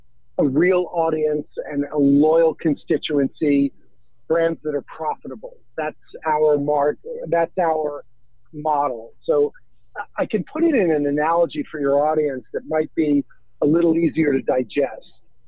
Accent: New York, United States; I am American. I'm a proud American. I'm born and raised in New York. I'm born and raised in New York

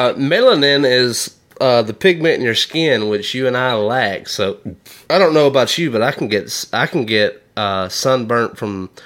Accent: Alabama, United States; which is, we're from Alabama, I would call that pussyfooting.

